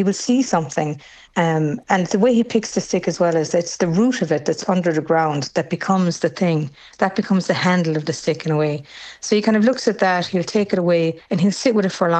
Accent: Askeaton, Munster, Ireland; So I'm from Askeaton in County Limerick myself

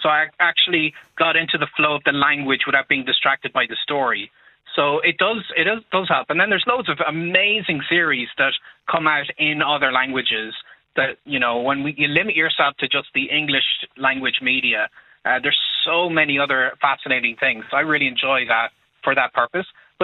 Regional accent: Cavan, Ulster, Ireland; I'm from Cavan.

